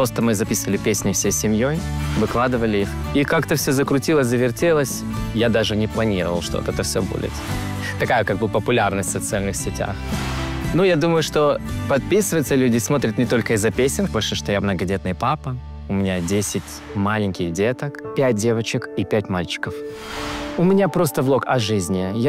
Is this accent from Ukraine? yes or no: no; Moldova; я из Молдовы.